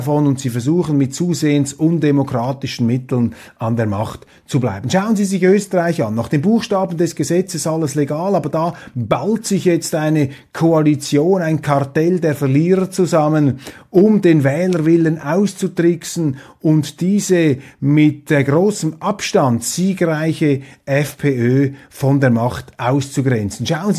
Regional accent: Switzerland; das beobachte ich als Schweizer mit wachsender Alarmiertheit.

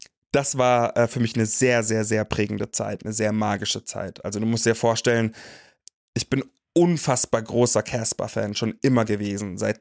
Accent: Munich, Bavaria, Germany; moved away as an adult; Ich bin von München, wo ich groß geworden bin, nach Düsseldorf gezogen

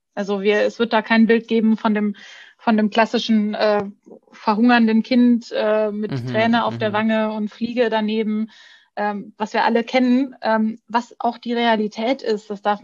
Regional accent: Bavaria, Germany; ich bin Bayerin und deshalb, das definiert sich daraus, dass ich eben nicht aus Sachsen bin oder nicht aus Schleswig-Holstein

